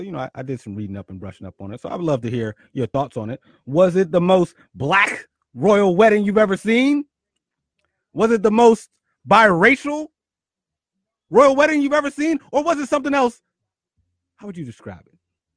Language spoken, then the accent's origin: English; Philadelphia, Pennsylvania, United States; being as though I grew up in Philly and went to Philly public school.